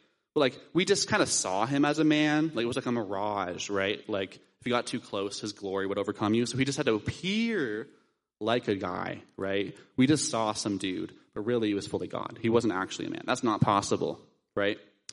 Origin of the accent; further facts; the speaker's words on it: Dunnville, Ontario, Canada; Maybe you're even thinking of my hometown of Dunville. Can anything good come from Dunville?